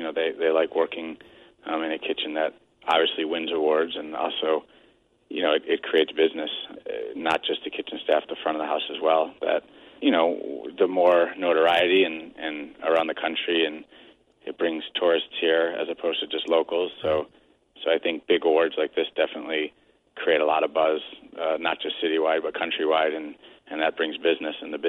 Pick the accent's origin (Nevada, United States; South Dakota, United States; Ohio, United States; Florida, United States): Ohio, United States; Cleveland; also born or lived in New York / Europe; I'm from Cleveland originally, and, you know, living in New York for a bit and Europe for a bit